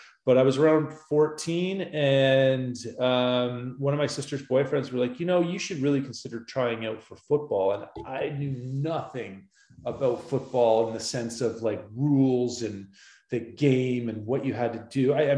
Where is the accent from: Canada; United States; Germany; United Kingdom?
Canada; Kingston, Ontario; It was, I've told this story a few times, but, you know, it was very typical in regards to if you thought of, you know, being a kid growing up in the 80s, kind of, a lot of hockey.